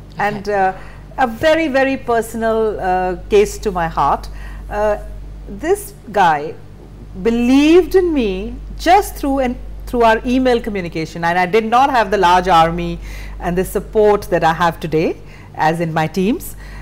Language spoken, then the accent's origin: English; India; And I'm from India, and we all know that there are certain belts in our countries